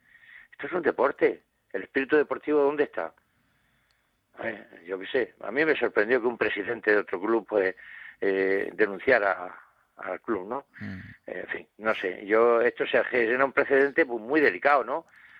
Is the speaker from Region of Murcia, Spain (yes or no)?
yes; Cartagena, Region of Murcia, Spain; o el Cartagena, que es mi tierra